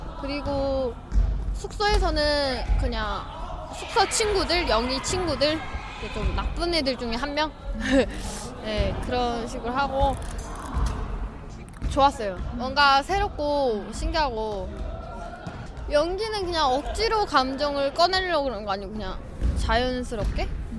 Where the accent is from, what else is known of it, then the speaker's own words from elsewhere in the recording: China; born there; 중국에서 태어났어요. 엄마가 북한.